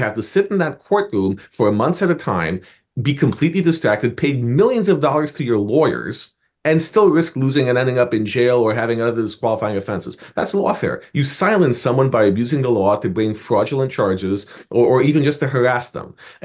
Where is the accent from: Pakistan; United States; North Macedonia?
United States; New York City, New York; New Yorkers are contrarians. That's my hometown, and we don't always do what's expected of us.